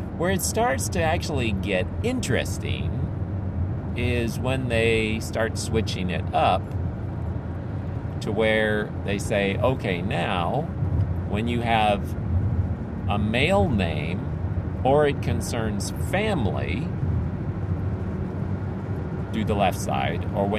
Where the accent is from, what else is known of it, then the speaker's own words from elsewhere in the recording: Philippines; because I grew up in the Philippines.